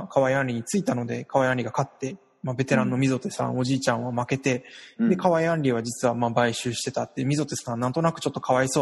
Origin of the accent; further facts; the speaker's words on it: Hiroshima, Japan; 広島、まあ、広島の、うん、あの地元広島っていうこともあり